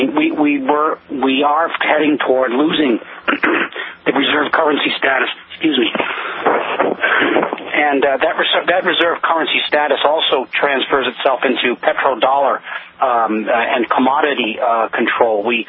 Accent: United States; now in France; I live in France, and I don't tell people I'm an American unless pushed.

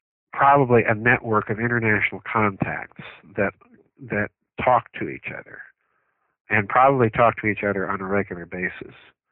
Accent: South Dakota, United States; I'm an outsider. You know, I'm a hack from South Dakota looking at all this.

